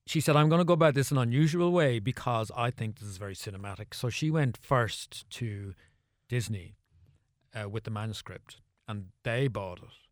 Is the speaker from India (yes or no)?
no; Ireland; And I went like, oh, but Jesus, Bigara, I am also Irish.